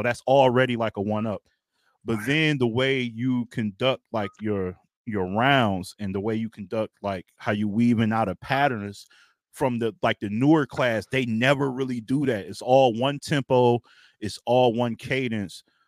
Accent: Michigan, United States; All that Ohio and all that, even though I'm from Michigan.

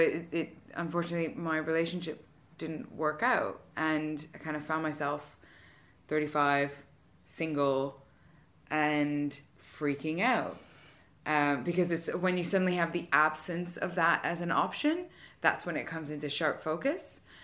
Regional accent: Canada; now in United Kingdom; I'm originally from Canada.

